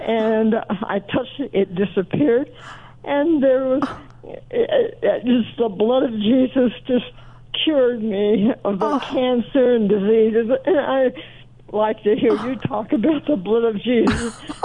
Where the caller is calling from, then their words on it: Boulder, Colorado, United States; I'm calling from Boulder, Colorado